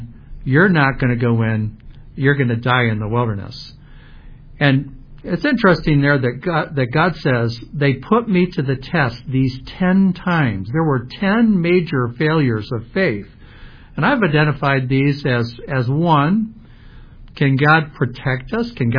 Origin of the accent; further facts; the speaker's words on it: Fraser, Michigan, United States; I remember, you know, as a kid, I grew up in Fraser, Michigan.